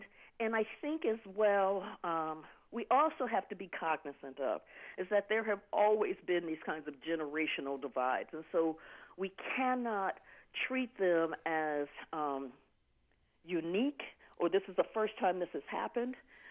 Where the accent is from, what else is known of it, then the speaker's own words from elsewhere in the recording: Ohio, United States; now in Atlanta, United States; You know, I'm in Atlanta now. I'm from the Midwest.